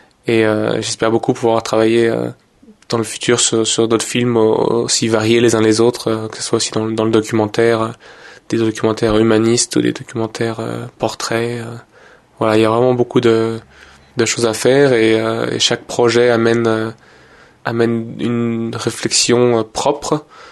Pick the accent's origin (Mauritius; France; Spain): France; now in Belgium; je suis français mais je vis en Belgique